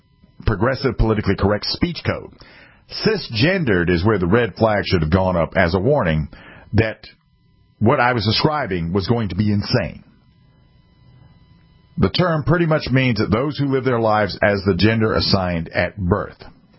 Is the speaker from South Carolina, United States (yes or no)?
yes; South Carolina, United States; born there; My homeland is here in the United States. I was born in South Carolina. My forebears come from Europe. Both sides.